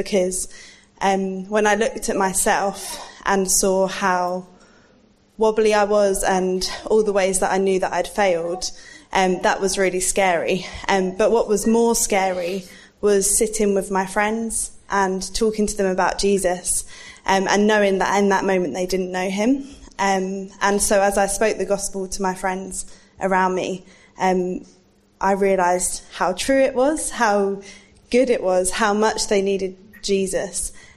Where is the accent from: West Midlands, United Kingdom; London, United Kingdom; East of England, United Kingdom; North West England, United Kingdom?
East of England, United Kingdom; I grew up in Essex in a Christian family